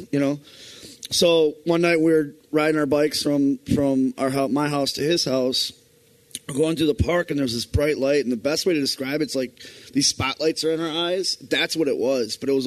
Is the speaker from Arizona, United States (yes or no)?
no; Wisconsin, United States; I've been around burning piles of ash and or leaves and stuff like that growing up in Wisconsin.